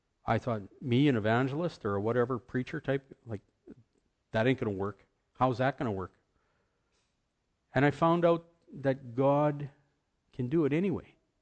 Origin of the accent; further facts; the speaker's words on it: Canada; I'm a Canadian Lutheran. Canadian Lutherans are different because they ain't even proud of who they are